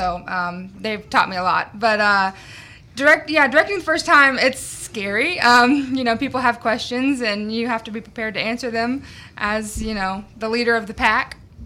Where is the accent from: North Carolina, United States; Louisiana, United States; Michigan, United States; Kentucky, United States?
Louisiana, United States; Shreveport; I'm from Shreveport, Louisiana, and this is my first time ever directing a musical